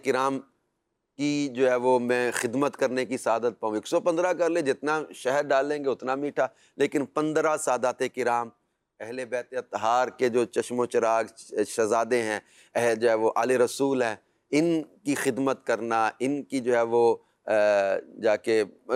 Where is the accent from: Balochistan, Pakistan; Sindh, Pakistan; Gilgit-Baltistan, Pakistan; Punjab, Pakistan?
Punjab, Pakistan; Mandi Warburton; now in Sialkot, Pakistan; پنجاب کا ایک قصبہ ہے کہ چھوٹا سا شہر ہے، منڈی وار برٹن،